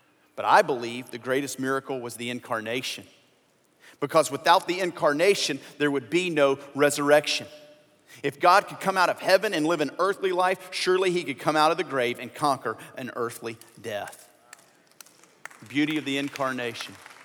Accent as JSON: {"language": "English", "region": "Louisiana", "country": "United States", "tie": "born or raised there", "said": "Now, I've told you before that I grew up in Louisiana, went to school in Arkansas, and my family's from Mississippi, okay?"}